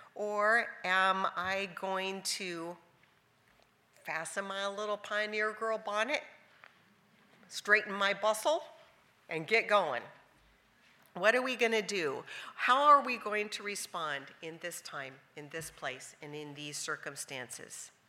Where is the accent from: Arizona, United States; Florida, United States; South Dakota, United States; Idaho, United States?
Idaho, United States; We're from Idaho, and Idaho has all these big mountain rivers and stuff.